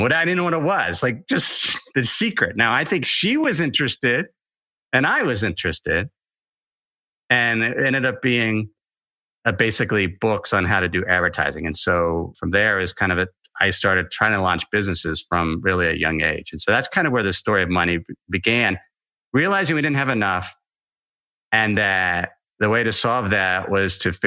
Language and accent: English; Ohio, United States; I grew up in Ohio and I was a single family household.